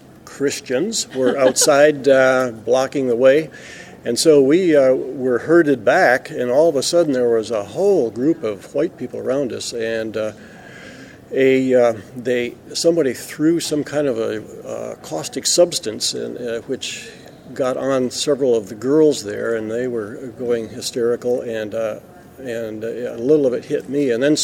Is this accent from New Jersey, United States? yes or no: no; Michigan, United States; I grew up on a farm in Michigan, and so I was pretty naive about the whole civil rights idea.